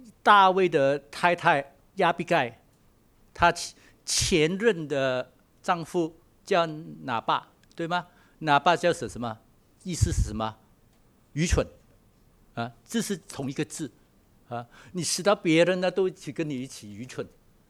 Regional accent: Guangdong, China; accent: Cantonese; 我们广东话看到你抬头累都鬼了哈

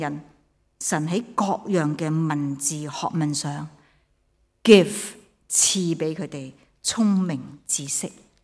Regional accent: Hong Kong

